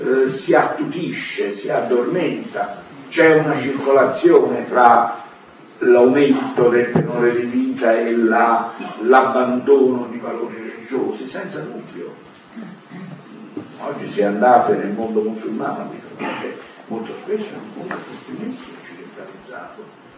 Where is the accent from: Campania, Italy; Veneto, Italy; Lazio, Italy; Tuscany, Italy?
Tuscany, Italy; Florence; io da buon fiorentino ho un certo senso del humor